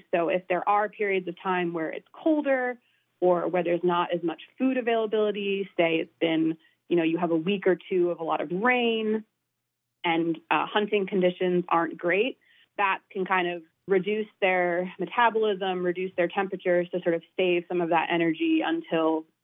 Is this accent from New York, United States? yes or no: no; Pennsylvania, United States; So I grew up in eastern Pennsylvania, surrounded by fields and forests. I grew up in a fairly rural area